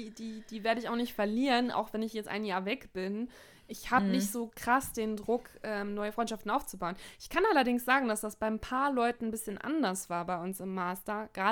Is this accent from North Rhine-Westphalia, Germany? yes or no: no; Hamburg, Germany; gerade weil ich auch so nah dran war an meiner Heimat. 5 Stunden Zugfahrt nach Hamburg von Nijmegen aus, wo ich ja studiert habe.